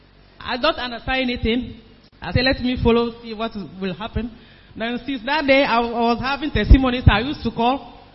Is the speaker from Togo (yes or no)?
yes; Togo; English is a second language; I'm online member from Togo.